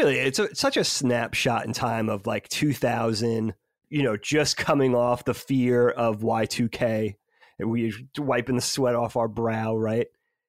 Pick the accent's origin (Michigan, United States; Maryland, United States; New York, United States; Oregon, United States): New York, United States; And, you know, we grew up in New York, so we had Hot 97